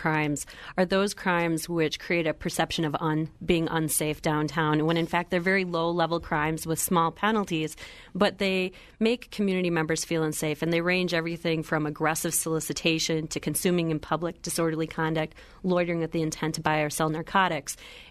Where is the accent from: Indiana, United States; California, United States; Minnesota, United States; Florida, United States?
Minnesota, United States; I grew up in Greater Minnesota, and I was raised to believe that public service is sort of the highest calling we can have.